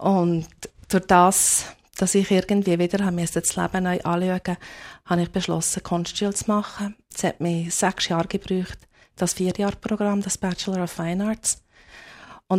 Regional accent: Bern, Switzerland; accent: Bernese German; first language Bernese German; now in Canada

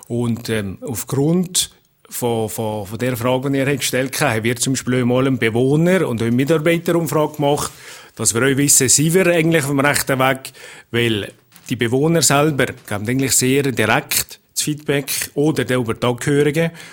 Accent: Valais, Switzerland; wir hier vor Ort als Walliser

